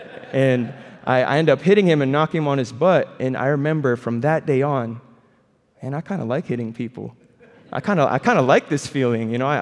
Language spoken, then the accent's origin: English; Philippines; If you guys didn't know, I'm Filipino.